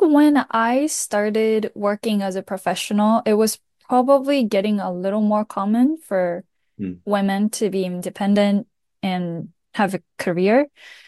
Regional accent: Nagasaki, Japan; born there; English is a second language; also born or lived in Canada; I am Japanese. And I was born in Nagasaki in Japan, and I went to Canada to study English for a year and a half.

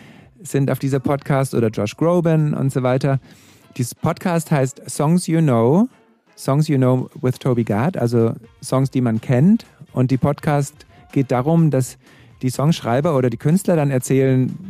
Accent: Germany; Deutschland, da bin ich geboren worden und ich wurde geboren in Deutschland. Und es ist ein sehr schönes Land. Also ich liebe Deutschland. Ich hatte, meine ganze Kindheit ist in Deutschland.

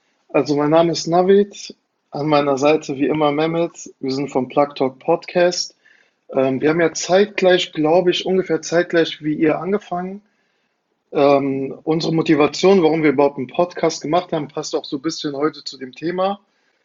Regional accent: Frankfurt, Hesse, Germany; ich bin selber in Frankfurt aufgewachsen

